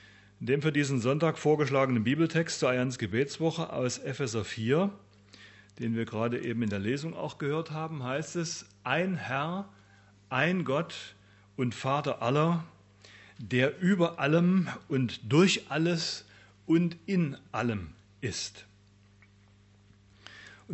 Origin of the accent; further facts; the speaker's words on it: Dresden, Saxony, Germany; accent: Saxon; Ach so, meine Sprache. Also, Entschuldigung, heute wird sächsisch. Meine Heimatstadt liegt, das ist die schönste Stadt Deutschlands, sage ich, vielleicht der eine oder andere auch, ist Dresden.